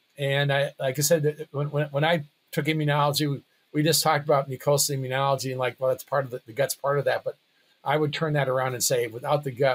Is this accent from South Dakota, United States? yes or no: yes; South Dakota, United States; I'm originally from South Dakota and grew up 100 miles north of Brookings, and then actually came here to do my pre-vet